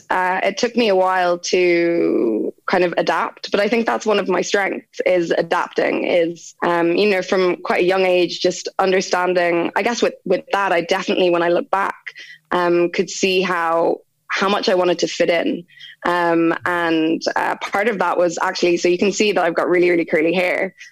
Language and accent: English; Dubai, United Arab Emirates; now in Ireland; I grew up in Dubai. So that was an amazing place to grow up, you know, to see the growth, the extreme growth that happened over such a short period of time.